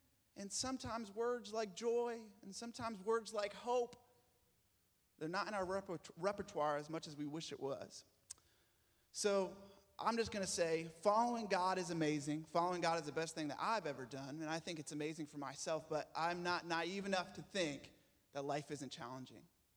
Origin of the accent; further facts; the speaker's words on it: Rochester, New York, United States; now in San Diego, United States; But now I grew up in Rochester, you know, born and raised off Spencerport Road, and went to Gage Charlotte High School and got to go to Roberts.